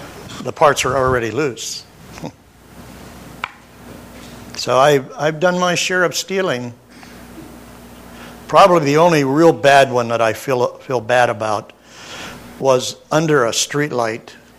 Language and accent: English; Pennsylvania, United States; I grew up in Western Pennsylvania, Connie and I did, and there were Belgians, and they were dirty Belgians. There were Slovaks and Polaks, Slovaks like me, and we were hunkies and squareheads